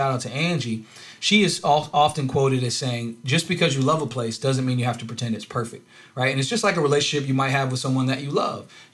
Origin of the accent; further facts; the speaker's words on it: Durham, North Carolina, United States; my hometown of Durham is on those lists now. But when I was a kid, it wasn't. It wasn't on those lists. Nobody wanted to be there.